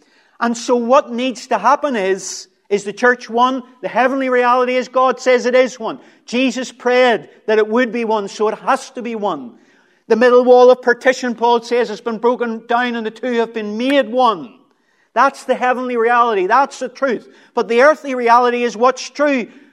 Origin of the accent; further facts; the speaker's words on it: Belfast, Northern Ireland, United Kingdom; I was born in East Belfast, brought up in East Belfast, Protestant home, loyalist, real zealot, unionist when I was younger